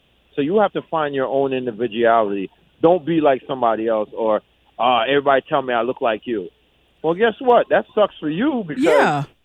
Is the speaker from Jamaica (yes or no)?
yes; Jamaica; I'm from Jamaica, so everything in Jamaica natural.